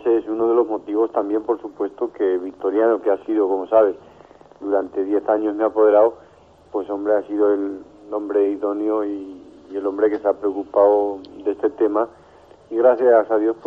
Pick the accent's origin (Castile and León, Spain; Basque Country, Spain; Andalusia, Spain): Castile and León, Spain; Salamanca; accedí a que me hicieran el homenaje en Salamanca, en mi tierra